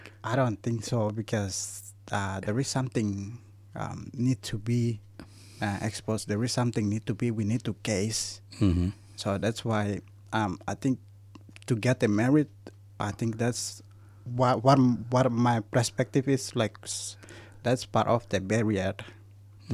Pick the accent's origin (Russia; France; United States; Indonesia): Indonesia; Wamena, Highland Papua; born there; English is a second language; moved away as an adult; I was born in Wamena. Well, most people call Balim Valley. It's located in Highland Province.